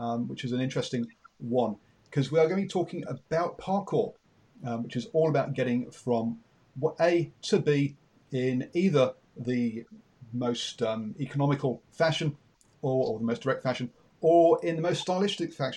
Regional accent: England, United Kingdom; I'm English

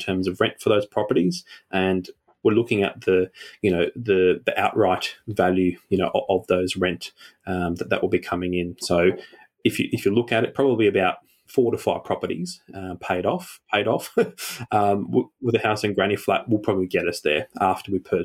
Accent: Sydney, New South Wales, Australia; for us, we've got no clue. We're from Sydney.

